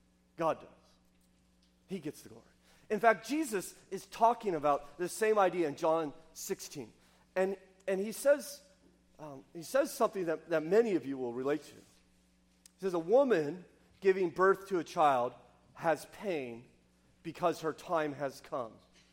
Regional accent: California, United States; In fact, my wife is we're Californian, so she's enough of a hippie that she shuns all pain medicine when giving childbirth.

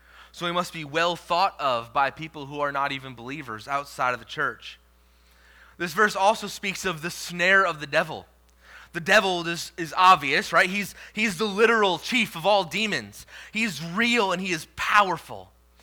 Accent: Wisconsin, United States; In my hometown growing up, it was in Wisconsin, right? So there was snow.

